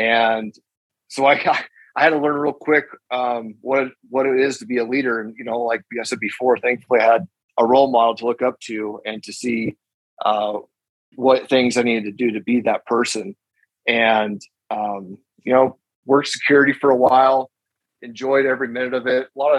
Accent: Wenatchee, Washington, United States; So I made a decision to, move over to Seattle, which is about, you know, 3 hours away from my hometown here of Wenatchee.

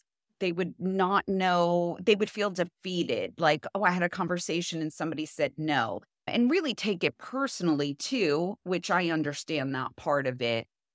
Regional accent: New Jersey, United States; Yeah, so I grew up in New Jersey

